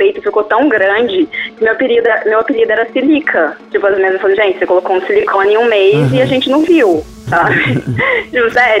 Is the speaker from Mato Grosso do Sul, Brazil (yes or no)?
no; Coqueiral, Minas Gerais, Brazil; also born or lived in Lavras / Belo Horizonte; Na verdade, eu nasci em Lavras, num dia, fui pra Coqueiral, minha família toda, né, ali de Coqueiral, dessa região do sul de Minas. Depois, eu fui morar em BH